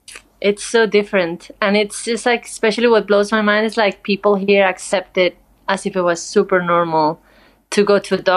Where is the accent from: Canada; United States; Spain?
Spain; Madrid, Community of Madrid; born or raised there; English is a second language; also born or lived in Barcelona / Sevilla